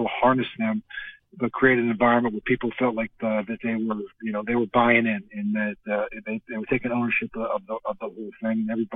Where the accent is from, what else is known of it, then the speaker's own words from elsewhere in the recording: Pennsylvania, United States; growing up in Western Pennsylvania, my father had a lot of impact on me.